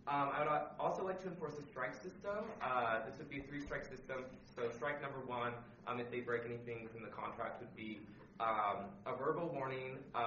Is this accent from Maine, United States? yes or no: no; Reno, Nevada, United States; I'm from the Reno area and was going to live at home my first year.